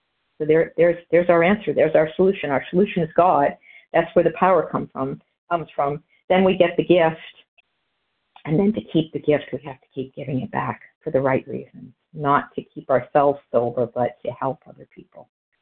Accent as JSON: {"language": "English", "region": "New Hampshire", "country": "United States", "said": "I'm calling from Florida. I hail from New Hampshire, but snowbirding in Florida, and so I'm very grateful to be here."}